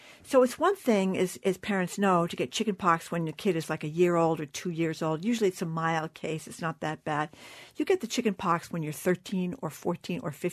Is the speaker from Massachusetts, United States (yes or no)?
yes; Fall River, Massachusetts, United States; Is it Tamia from my hometown, Fall River?